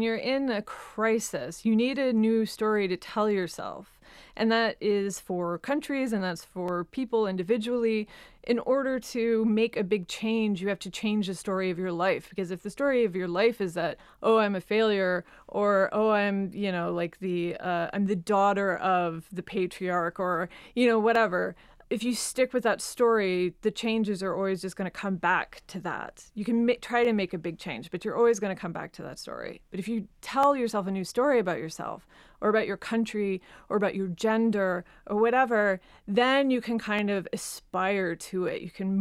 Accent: Kansas, United States; born there; I was born in Kansas in a very small town in a very kind of, you know, conservative, controlling family.

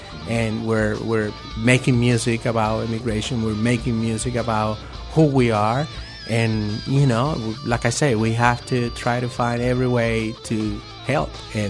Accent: Venezuela; moved away as an adult; I'm from Venezuela, and even though I've been living here for 20 years

